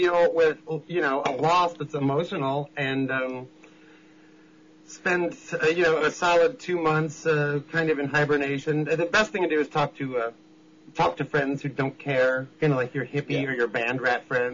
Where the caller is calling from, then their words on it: Kansas City, Missouri, United States; Hi, I'm calling from Kansas City.